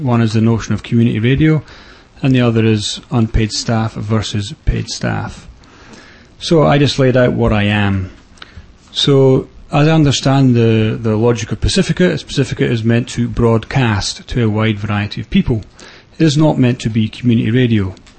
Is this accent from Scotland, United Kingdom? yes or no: yes; Scotland, United Kingdom; I'm actually Lebanese, which is why I have a funny name. I was brought up in Scotland, which is why I have a funny voice.